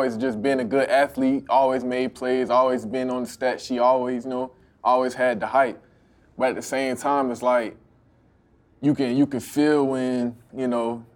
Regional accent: Atlanta, Georgia, United States; You know, me, I'm from Atlanta

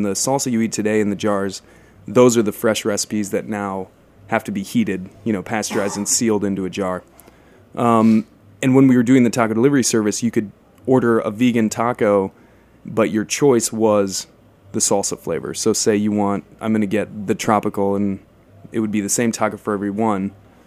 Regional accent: South Dakota, United States; I worked in a little Mexican taqueria in my home state in South Dakota when I was a teenager

